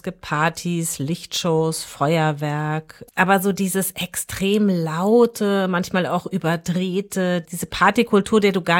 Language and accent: German; Munich, Bavaria, Germany; Ich bin ja in München groß geworden